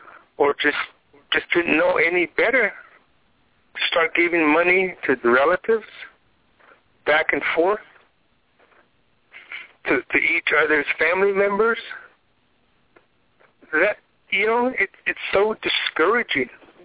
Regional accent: Arizona, United States; I'm a grassroots person. I'm from Western Navajo

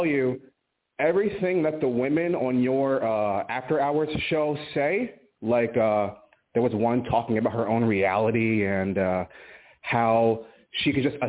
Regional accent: United States; now in Malaysia; I'm calling from Malaysia. I have nothing to sell you, sorry. just wanted to give you guys a shout out and ask for a Dom DeMarco. I'm living sort of the red pill lifestyle. I'm an American

